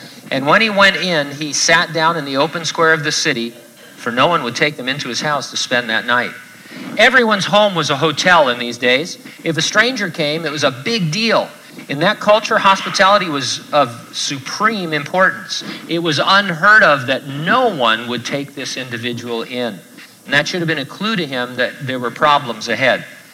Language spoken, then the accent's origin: English; San Bernardino, California, United States; I grew up in San Bernardino. I lived there my whole life